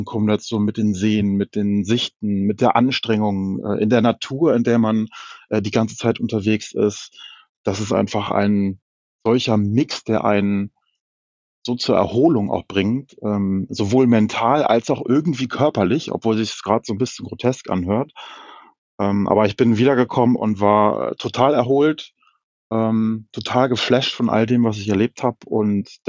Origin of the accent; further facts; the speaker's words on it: Hanover, Lower Saxony, Germany; Ich komme aus Norddeutschland, aus Hannover. Das heißt, ich bin gar nicht so oft in den Alpen unterwegs, rein entfernungsbedingt.